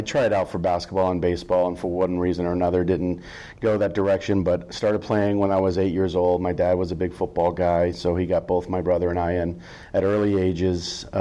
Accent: Fort Bragg, North Carolina, United States; also born or lived in Japan / Germany / Connecticut; I'm an Army brat. So I was born in Japan. I've lived in Germany for a year and a half. I spent most of my younger years in Fort Bragg, North Carolina, and then ultimately moved to Connecticut to live with my grandparents

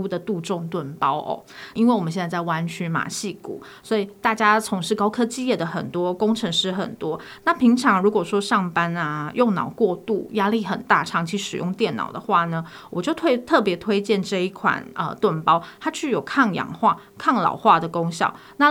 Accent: Taiwan; now in United States

